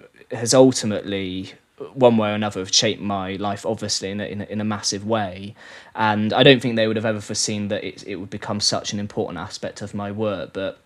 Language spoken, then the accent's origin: English; Blackford, South West England, United Kingdom; also born or lived in Weston-super-Mare; I grew up in Weston-super-Mare only for about 7 years, and my parents moved me and my sister out to a place called Blackford in Somerset, right on the cusp of almost a brow of the Somerset levels, really.